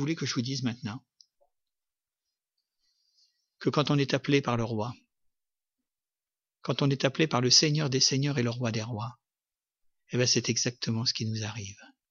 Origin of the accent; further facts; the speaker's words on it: France; vous savez qu'on fait beaucoup de bruit, nous, chez nous, en France, hein, pour la gastronomie.